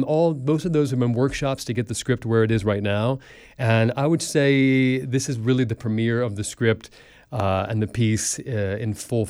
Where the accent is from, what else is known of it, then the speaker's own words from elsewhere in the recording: New Orleans, Louisiana, United States; I'm from New Orleans, and we lost our family home in the storm.